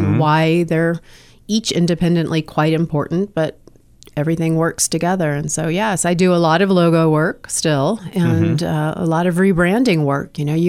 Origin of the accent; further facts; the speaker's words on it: United States; You know, we're American. We like to shorten everything.